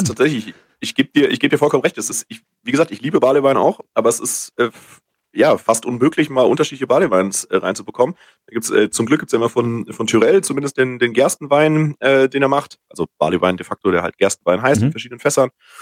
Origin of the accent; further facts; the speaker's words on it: Bürgstadt, Bavaria, Germany; Aber Miltenberg, der Nachbarort, ist Bürgstadt. Das ist mein Heimatort tatsächlich.